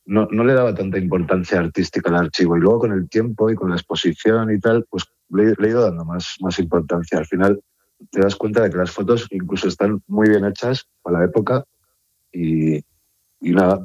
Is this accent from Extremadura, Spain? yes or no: no; Guernica, Basque Country, Spain; Y nosotros somos de Guernica.